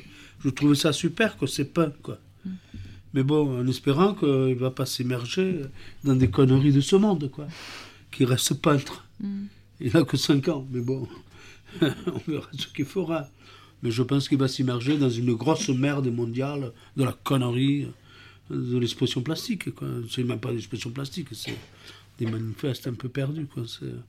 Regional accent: Portugal; Par contre, je tiens à dire un truc. Moi, je suis portugais.

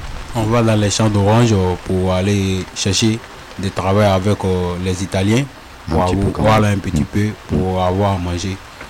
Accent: Côte d’Ivoire; also born or lived in Italy / Libya; now in Toulouse, France; Je viens de la Côte d'Ivoire. Du coup, ça fait un mois, deux semaines que je suis à Toulouse ici.

